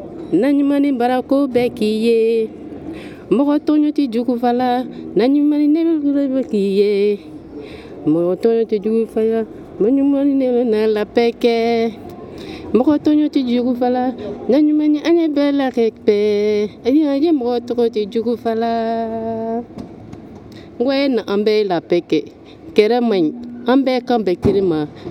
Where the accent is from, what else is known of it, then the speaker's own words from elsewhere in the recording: Côte d’Ivoire; j'ai 32 ans, je viens de la Côte d'Ivoire. Et je parle la langue Djoula.